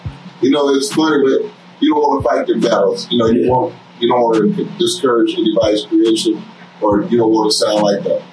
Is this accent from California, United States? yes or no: yes; California, United States; So we joined, but we come from the Bay. The Bay Area was totally different from any other place.